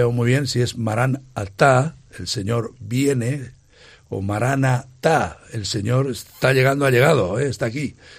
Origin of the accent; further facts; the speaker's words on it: Benejúzar, Valencian Community, Spain; Siempre se ha hecho muchos años en mi pueblo, en Benajuzar.